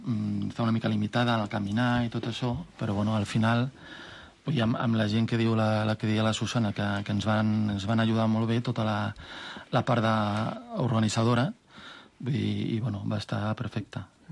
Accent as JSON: {"language": "Catalan", "town": "Barcelona", "region": "Catalonia", "country": "Spain", "said": "Soc de Barcelona i bueno, ja feia 30-35 anys que vivia a Barcelona i mai havia pogut entrar."}